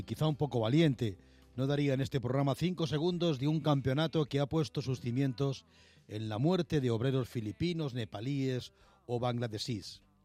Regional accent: Spain; como españoles

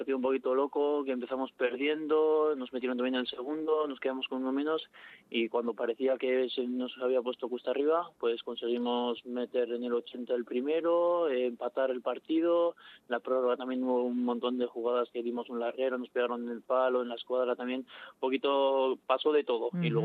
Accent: San Sebastián, Basque Country, Spain; Sí, yo soy a lo de San Sebastián de la Sartoria.

